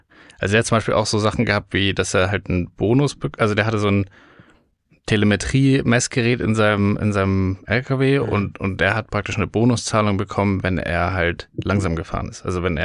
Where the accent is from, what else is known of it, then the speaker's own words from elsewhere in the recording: England, United Kingdom; als Engländer hast du einfach die Situation nie, dass du irgendwo richtig frei rumquatschen kannst.